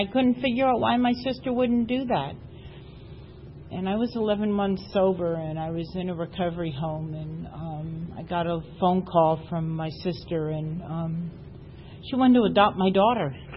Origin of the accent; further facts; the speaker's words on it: East Coast, United States; now in San Diego, United States; we're all from the East Coast. So I ran away and moved out here to San Diego and with my daughter